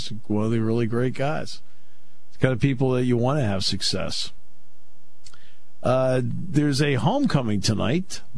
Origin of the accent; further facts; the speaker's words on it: New England, United States; I grew up in New England. I'm a lifelong Boston Red Sox fan.